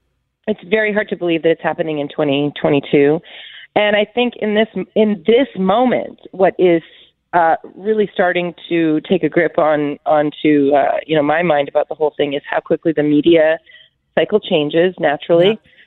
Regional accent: Canada; So I'm pretty Ukrainian. But I think I'm very Canadian.

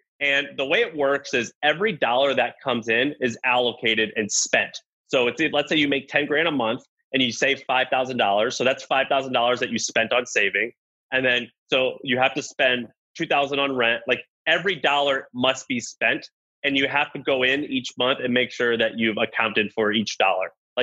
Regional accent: the South, United States; So he's a Southern guy. That's how I know him because I'm from the South.

